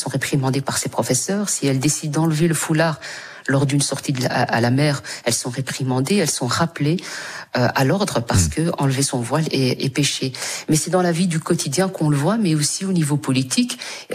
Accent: Brussels, Brussels-Capital Region, Belgium; d'une famille de musulmane. Et je suis l'aînée de 8 enfants. Donc, évidemment, j'ai grandi à Bruxelles dans un quartier qu'on appelle les quartiers assez sensibles, juste à côté de Molenbeek.

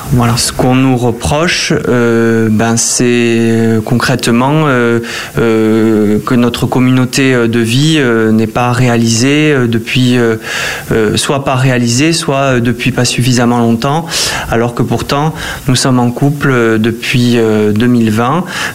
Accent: France; nous, en tant que Français, ma famille

